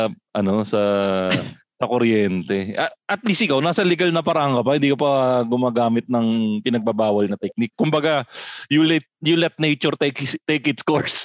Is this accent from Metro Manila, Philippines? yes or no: yes; Malabon, Metro Manila, Philippines; di ba laking Malabon ako